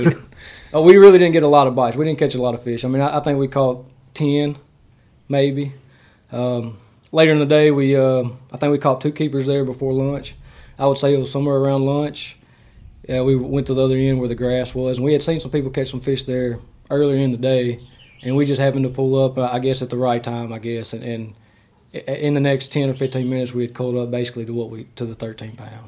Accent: Sterlington, Louisiana, United States; born and raised in Sterlington.

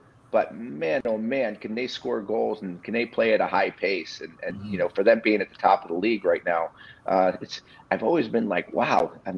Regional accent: United States; looking across the ice and seeing the Canadians on the other bench, and being an American

